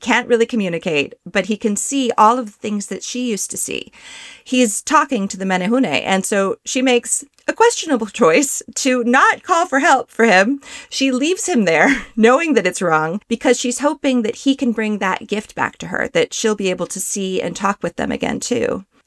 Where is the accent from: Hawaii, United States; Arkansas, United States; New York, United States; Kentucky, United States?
Hawaii, United States; Like when I would tell people that I'm actually Hawaiian, I do know these things.